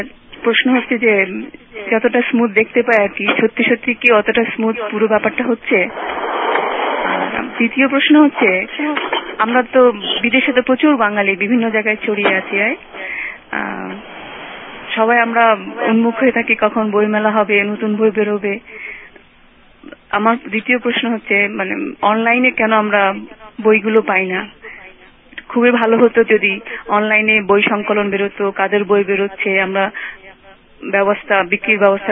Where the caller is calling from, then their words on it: Maryland, United States; আমি মেরিল্যান্ড থেকে বলছি … আমি একজন প্রবাসী বাঙালি।